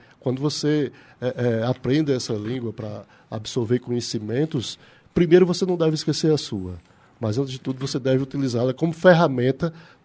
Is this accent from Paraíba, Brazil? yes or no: yes; Paraíba, Brazil; Essa que eu fiz justamente para expor esse nosso prazer de ser paraibano, né?